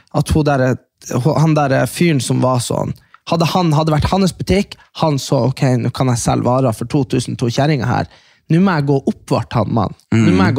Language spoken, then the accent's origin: Norwegian; Storjord, Nordland, Norway; Og hvis du hadde vært på Storjord, der vi er fra